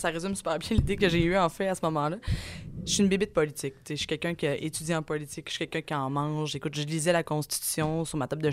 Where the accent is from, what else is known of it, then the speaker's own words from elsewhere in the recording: Wendake, Quebec, Canada; Mon père a vécu toute sa vie pas mal ici à Wendake. Puis c'est dans ce cadre-là, moi, je suis née, grandie, okay, et j'ai été élevée donc à Wendake, mais en ayant la double citoyenneté. Donc moi, je suis aussi Abénaki.